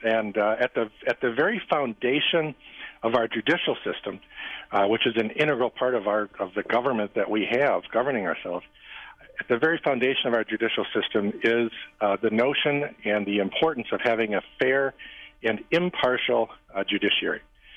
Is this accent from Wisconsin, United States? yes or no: yes; Baraboo, Wisconsin, United States; I grew up in Baraboo, so I'm serving in my hometown.